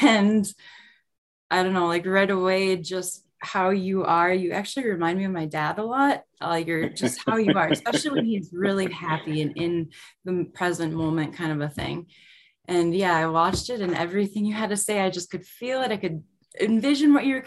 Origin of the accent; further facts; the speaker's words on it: Sauk Rapids, Minnesota, United States; Yeah, weird. Okay, so I'm 32 years old. I was born and raised in Sauk Rapids, Minnesota.